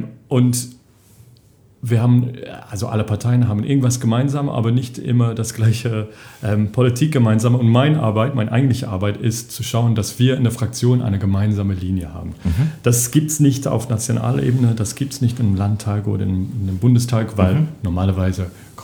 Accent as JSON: {"language": "German", "region": "England", "country": "United Kingdom", "second_language": "German", "moved": "as an adult", "lives_now": "Brussels, Belgium", "said": "also ich komme aus England, Akzent, hallo, ja. ich habe Europapolitik studiert und ganz lange her kam ich nach Brüssel"}